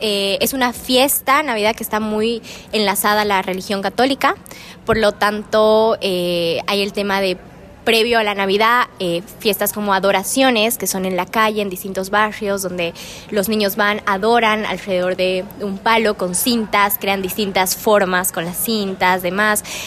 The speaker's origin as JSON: {"language": "Spanish", "country": "Bolivia", "said": "De Bolivia."}